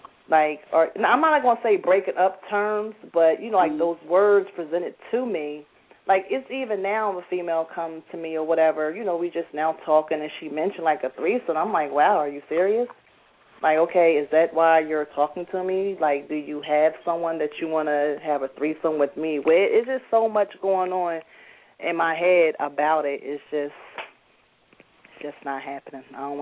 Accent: Trenton, New Jersey, United States; I'm from Jersey, Trenton, New Jersey, capital, or whatever

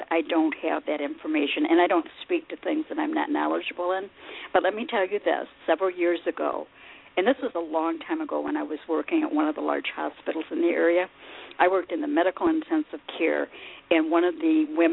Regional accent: United States; And we as American women, maybe we just don't understand that in some cultures this is okay.

